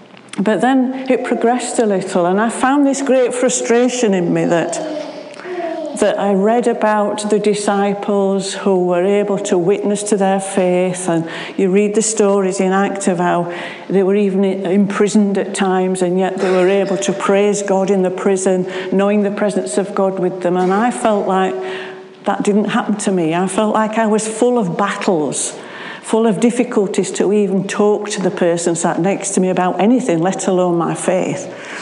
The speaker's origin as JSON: {"language": "English", "town": "Sheffield", "region": "Yorkshire and the Humber", "country": "United Kingdom", "tie": "born or raised there", "accent": "Sheffield", "said": "We're from Sheffield. Always been in Sheffield, always lived in Sheffield, so hence we've got well and truly Sheffield accents, which is strange."}